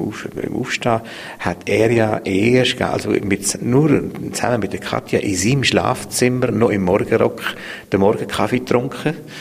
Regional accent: California, United States; Also meine Kindheit in Kalifornien ist ja so ein bisschen zweigeteilt, ein bisschen zerrissen gewesen.

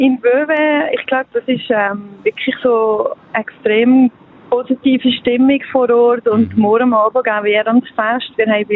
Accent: Valais, Switzerland; Wir sind Walliser und die machen lang.

